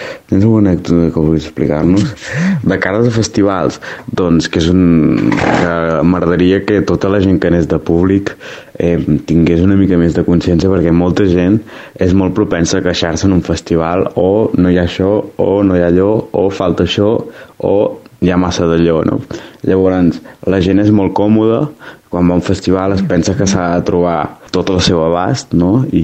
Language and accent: Catalan; Olot, Catalonia, Spain; jo soc d'Olot, és un que es fa aquí bastant a prop, el Pantà de Sau